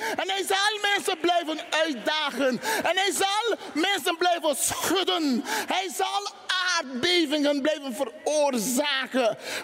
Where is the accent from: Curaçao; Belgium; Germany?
Curaçao; Toen ik opgroeide in Curaçao